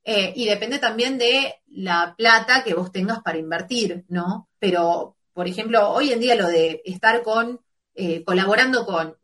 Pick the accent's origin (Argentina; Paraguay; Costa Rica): Argentina; moved away; Acá como argentina que lleva varios años por estos lados, a veces me pasa que digo que soy de Argentina